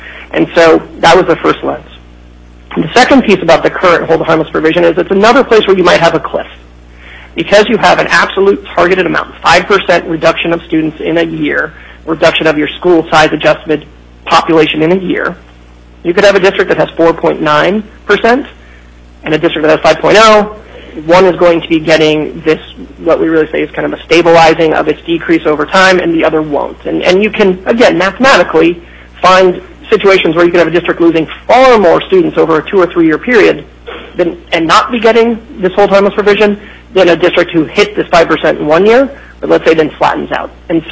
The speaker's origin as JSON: {"language": "English", "town": "Denver", "region": "Colorado", "country": "United States", "said": "you know, we're from Colorado, Denver, and so I'll mention Colorado because it's just a system that it's on my mind"}